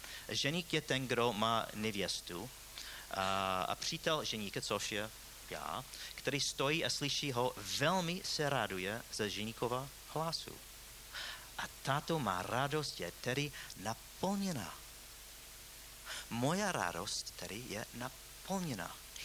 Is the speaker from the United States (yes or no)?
yes; United States; accent: American; Czech is a second language; now in Czech Republic; Toto, já jsem Američan, já mluvím americký, mám ten přízvuk, jo.